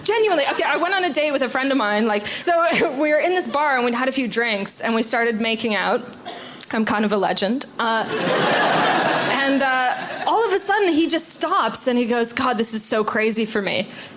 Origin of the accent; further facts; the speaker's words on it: Canada; I'm from Canada.